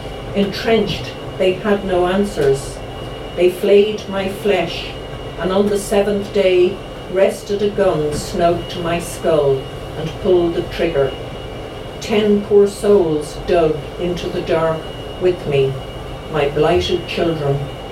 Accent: Ireland; I said some nonsense like, I'm Irish, we don't take our clothes off.

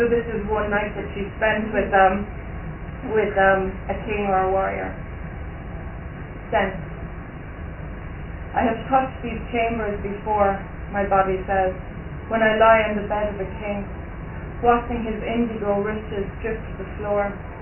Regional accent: Munster, Ireland; So I'm from the Vera Peninsula, as Paul says, and there's a rock down there in Ballycrovan Harbour, just looking out over the sea and a few fields

